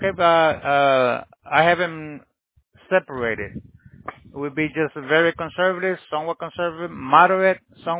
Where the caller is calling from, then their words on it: Miami, Florida, United States; Ma'am, neither. We're calling from Miami.